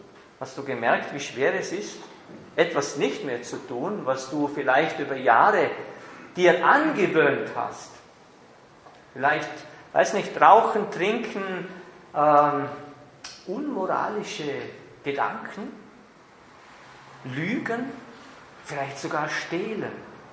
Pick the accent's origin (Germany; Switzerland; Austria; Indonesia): Austria; Vorarlberg; Und in Vorarlberg, ich bin ja ein Vorarlberger, da gibt es ein Sprichwort.